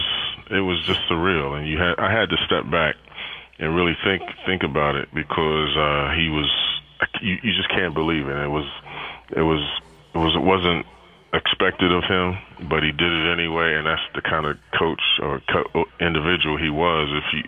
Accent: New York, United States; I mean, I'm from New York, and I'm rooming with a manager

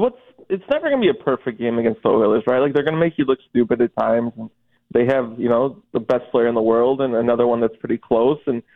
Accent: Chicago, Illinois, United States; Growing up in Chicago, it was, we didn't play hockey, we didn't think hockey

